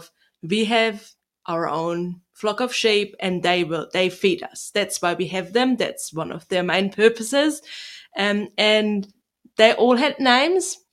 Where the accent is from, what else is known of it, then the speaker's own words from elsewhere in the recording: Germany; now in New Zealand; I grew up in Germany and we just go to the supermarket.